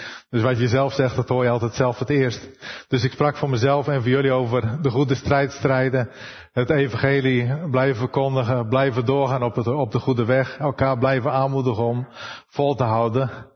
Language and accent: Dutch; Hardinxveld-Giessendam, South Holland, Netherlands; moved away as an adult; also born or lived in Rio de Janeiro / São Paulo; now in Ritápolis, Brazil; Ik ben getrouwd met Danielle. Wij komen oorspronkelijk uit Hanningsveld-Giessendam. En werken sinds 2005 in Brazilië. Daar hebben we eerst 3 jaar in Rio de Janeiro gewoond. Daarna 3 jaar in São Paulo.